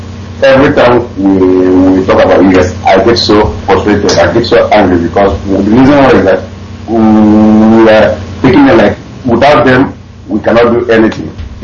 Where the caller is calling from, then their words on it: Sweden; I'm calling from Sweden.